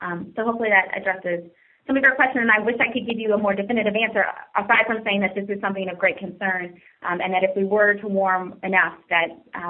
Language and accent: English; Chicago, Illinois, United States; I'm from Chicago, and I love that we're saying Chicagoland.